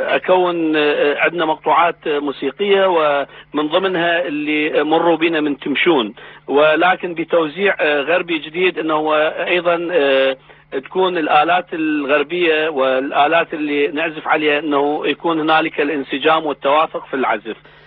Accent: Iraq; أكو عندنا في العراق إيقاع الجورجينا

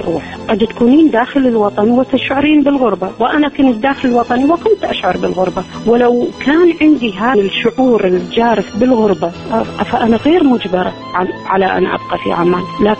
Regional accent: Baghdad, Baghdad Governorate, Iraq; moved away as an adult; وكل كتاباتي عن بغداد على اعتبار أنا وعشت في بغداد حتى خرجت من العراق

